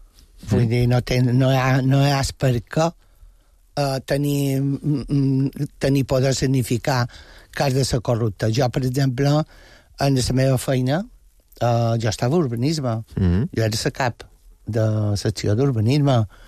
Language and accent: Catalan; Palma, Balearic Islands, Spain; No, però vaig néixer aquí, són d'aquí.